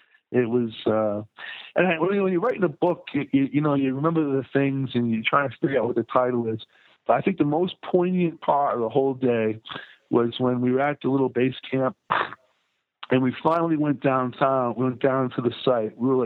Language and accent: English; Massachusetts, United States; And I grew up in Massachusetts and see a Massachusetts state trooper down there.